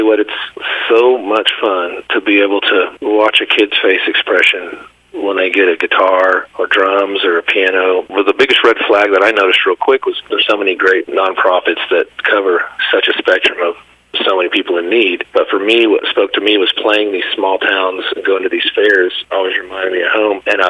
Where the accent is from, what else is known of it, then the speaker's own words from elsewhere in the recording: Kansas, United States; So I'm from Kansas originally, so it's … is what that stands for.